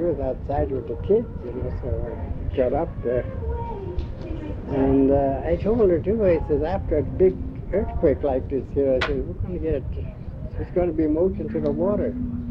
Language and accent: English; Chignik, Alaska, United States; See, Chigenik is my hometown.